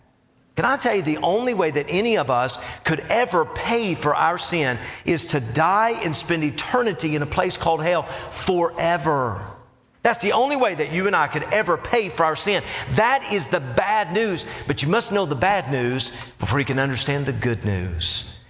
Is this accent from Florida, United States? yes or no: no; Knoxville, Tennessee, United States; I grew up in Knoxville, Tennessee. I'm so thankful for my parents. They took me to church.